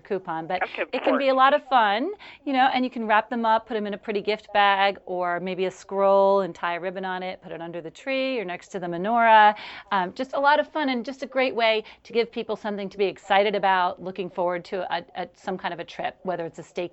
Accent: New Orleans, Louisiana, United States; And then another favorite, which I know is one of your favorites as well, New Orleans, my hometown.

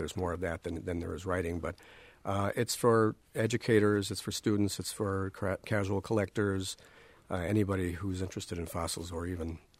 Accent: Milwaukee, Wisconsin, United States; Well, we're both from Milwaukee originally, and that's our neighborhood in which we could find fossils.

